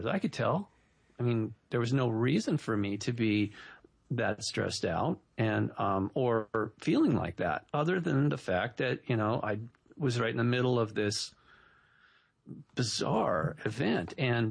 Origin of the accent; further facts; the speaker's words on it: Malibu, California, United States; growing up in Malibu, there's a lot of ticks out there.